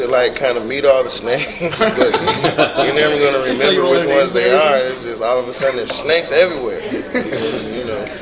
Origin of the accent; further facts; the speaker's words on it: Atlanta, Georgia, United States; No, in Atlanta. I never saw snakes growing up.